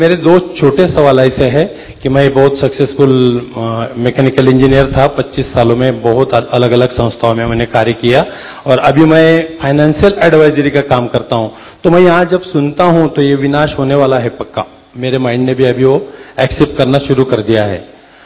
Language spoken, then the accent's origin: Hindi; Aurangabad, Maharashtra, India; और मैं औरंगाबाद महाराष्ट्र से आया हूँ।